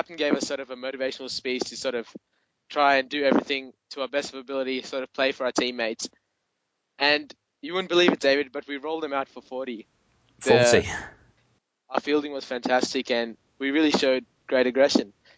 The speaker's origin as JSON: {"language": "English", "country": "Australia", "said": "from Australia."}